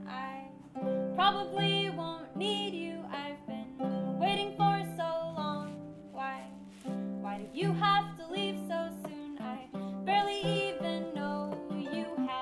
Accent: Santa Barbara, California, United States; This is my brother Josh. We're … from Santa Barbara, California.

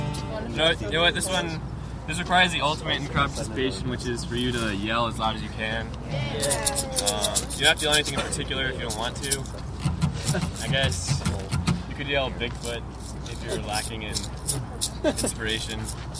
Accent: Arizona, United States; We're here from Arizona, and we're having a really good time in California.

